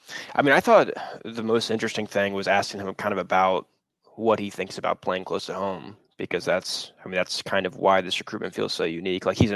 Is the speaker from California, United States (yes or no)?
no; Tallahassee, Florida, United States; I mean, I grew up in Tallahassee, most people don't really want to stay here.